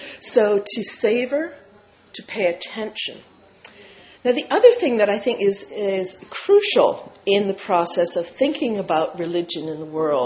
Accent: United States; and I say this as an American, I think, which I am

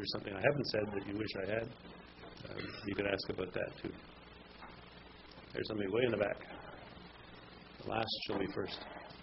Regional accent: Canada; I can't tell you how much more effective that makes me as a Canadian out there on the international scene compared with my American colleagues

